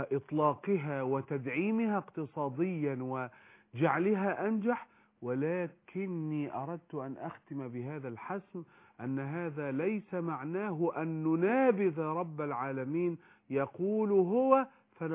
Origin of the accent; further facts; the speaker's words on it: Egypt; احنا مصريين، احنا شعب مصري